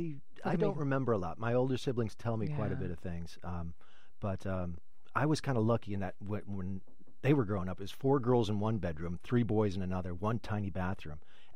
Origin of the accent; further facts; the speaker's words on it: Connecticut, United States; Connecticut.